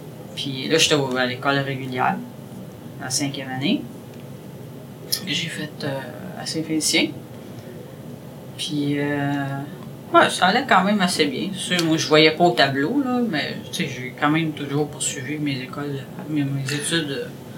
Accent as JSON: {"language": "French", "town": "Montreal", "region": "Quebec", "country": "Canada", "tie": "born there", "said": "moi, je suis née à Montréal, là."}